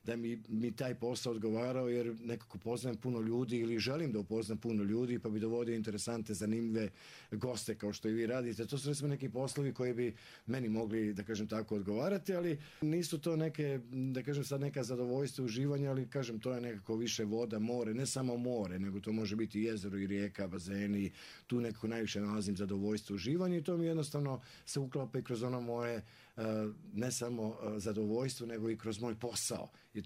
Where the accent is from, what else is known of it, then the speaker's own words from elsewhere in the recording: Knin, Šibenik-Knin County, Croatia; born there; also born or lived in Zadar; Ja sam rođen u Kninu, živio u Zadru.